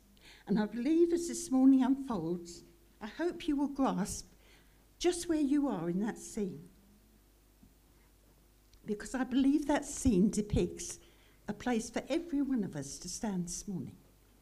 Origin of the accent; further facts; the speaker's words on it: Brighton, South East England, United Kingdom; I grew up in Brighton, right by the sea, love the sea.